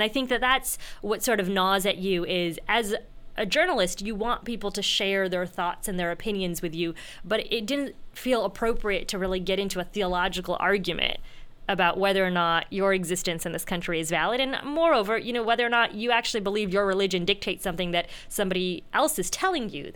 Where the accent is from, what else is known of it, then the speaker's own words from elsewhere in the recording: Indiana, United States; You know, I'm from Indiana.